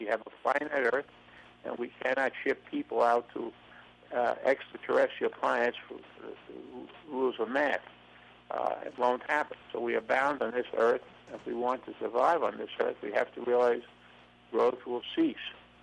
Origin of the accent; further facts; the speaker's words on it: Brooklyn, New York, United States; Well, I grew up in Brooklyn, New York. I came from an upper-middle-class family.